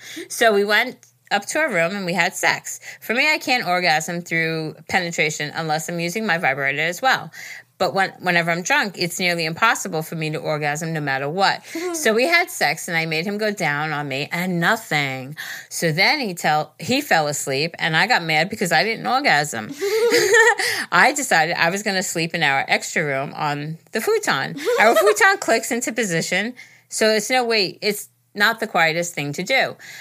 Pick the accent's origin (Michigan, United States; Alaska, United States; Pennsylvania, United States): Pennsylvania, United States; Pittsburgh; I'm from Pittsburgh.